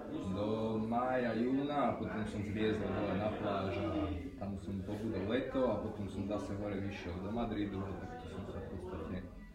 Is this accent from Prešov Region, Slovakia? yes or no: no; Martin, Žilina Region, Slovakia; som z Martina.